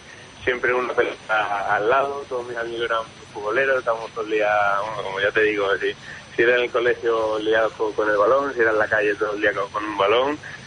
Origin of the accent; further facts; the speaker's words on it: Badajoz, Extremadura, Spain; eran escuelas de Badajoz, de donde yo soy